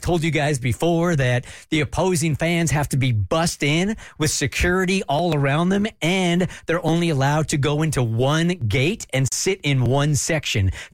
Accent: United States; Had the most jarring experience on vacation in Europe that was simply because I'm American.

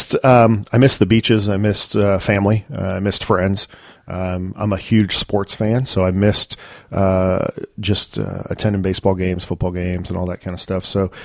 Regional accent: Tampa, Florida, United States; also born or lived in New Jersey; I was born up north, New Jersey. But as a young child, my family moved down to the Tampa Bay area and settled up in North Tampa.

